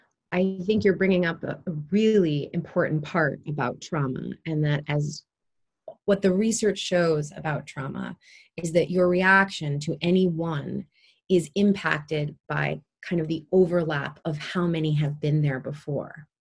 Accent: New York City, New York, United States; I'll share my experience as someone who grew up I was born in 1975 in New York City. Living in the New York City in the 80s was traumatic.

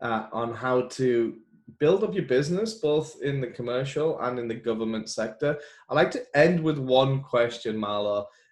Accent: United Kingdom; accent: English; Sorry, it's the English accent.

